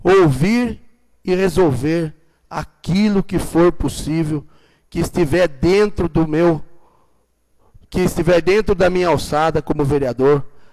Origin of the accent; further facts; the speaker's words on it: Piedade, São Paulo, Brazil; o município onde eu nasci, onde crescem as minhas filhas, onde vivo e onde eu pretendo viver o resto da minha vida.